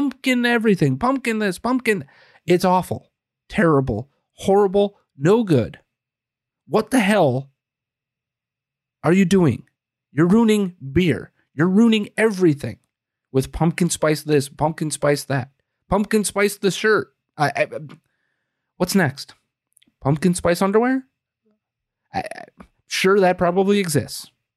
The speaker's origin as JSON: {"language": "English", "town": "Green Bay", "region": "Wisconsin", "country": "United States", "tie": "born or raised there", "said": "I was born and raised in Green Bay."}